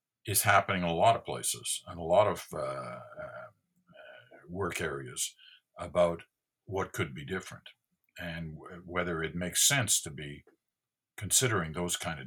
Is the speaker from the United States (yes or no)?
no; Canada; I'm proud to say that we're Canadian and we're different.